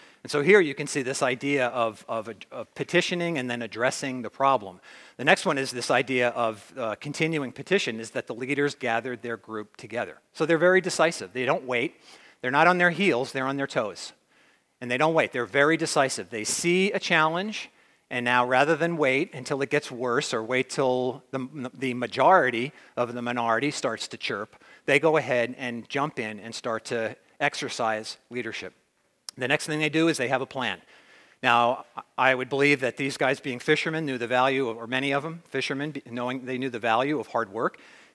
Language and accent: English; New Jersey, United States; when I grew up in Jersey, there was a lottery called Pick 6.